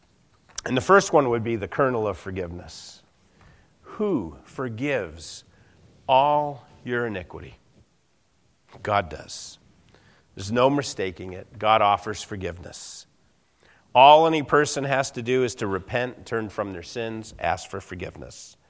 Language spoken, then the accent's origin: English; New England, United States; I mean, I come from New England, and the weather's a little different.